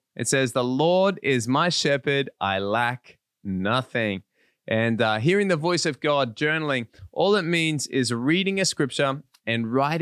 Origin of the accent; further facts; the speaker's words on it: Australia; And I'm from Australia, and I know a little bit about sheep.